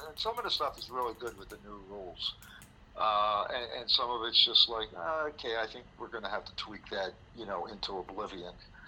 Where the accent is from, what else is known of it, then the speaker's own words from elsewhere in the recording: Philadelphia, Pennsylvania, United States; Actually, if it's going to happen any place, it's going to happen in my hometown of Philadelphia.